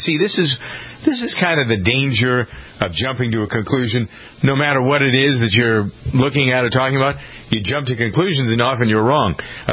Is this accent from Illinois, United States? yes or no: no; Framingham, Massachusetts, United States; Well, I'm not a Bostonian. People say I am because that's the nearest big city. I grew up in Framingham, and that's where I still live.